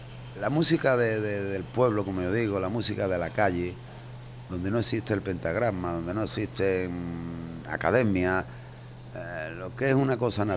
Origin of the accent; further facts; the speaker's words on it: Jerez, Andalusia, Spain; quería hacerlo en Jerez, en mi tierra.